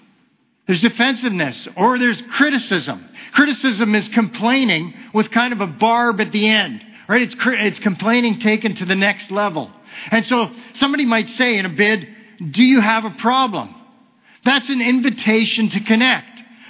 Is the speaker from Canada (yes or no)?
yes; Canada; Because we're Canadian, we're too polite.